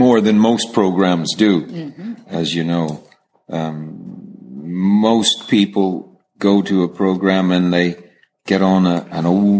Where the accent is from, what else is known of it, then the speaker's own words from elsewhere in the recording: California, United States; I'm a cowboy from California, and I want to remain that way.